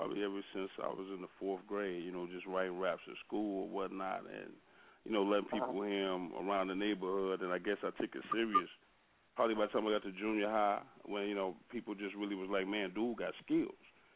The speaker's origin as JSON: {"language": "English", "region": "Mississippi", "country": "United States", "said": "I mean, I grew up on it. You know, I love all types of music, but due to the fact that I'm from Mississippi"}